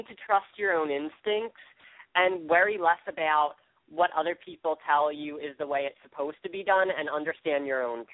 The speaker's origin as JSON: {"language": "English", "town": "Philadelphia", "region": "Pennsylvania", "country": "United States", "said": "I was with a friend at the Philadelphia Art Museum. I'm from Philadelphia."}